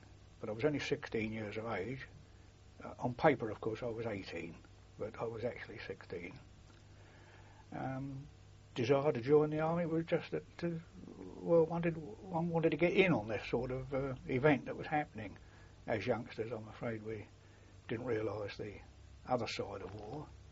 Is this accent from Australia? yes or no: no; London, United Kingdom; being a Londoner